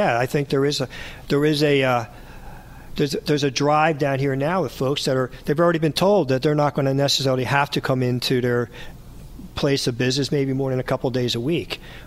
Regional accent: Philadelphia, Pennsylvania, United States; moved away; I'm from Philly. And when I first moved down here

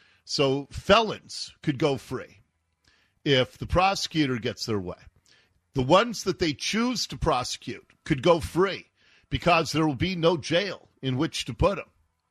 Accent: Seattle, Washington, United States; If somebody had told me when I was a kid growing up in Seattle that we were going to be the national emblem of lawlessness

